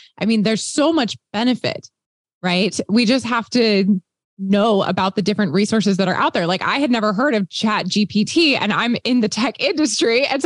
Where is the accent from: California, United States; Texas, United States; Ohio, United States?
Texas, United States; I grew up in Texas, like Texas barbecue.